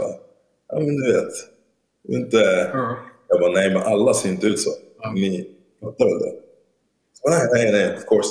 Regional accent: Sweden; men jag är från Sverige.

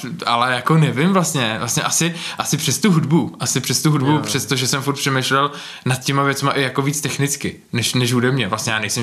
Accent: Prague, Czechia; Jsem z Prahy v podstatě, kousek od Prahy jsem se narodil.

